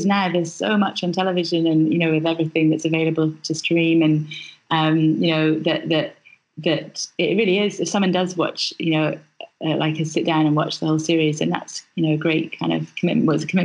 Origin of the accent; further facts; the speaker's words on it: Scotland, United Kingdom; I grew up in Scotland, just near Loch Lomond.